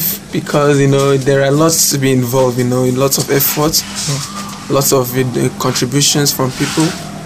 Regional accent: Nigeria; English is a second language; now in Agra, India; From Nigeria.

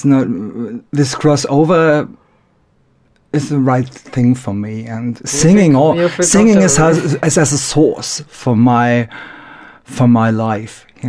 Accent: North Rhine-Westphalia, Germany; I come from Germany, from near Cologne

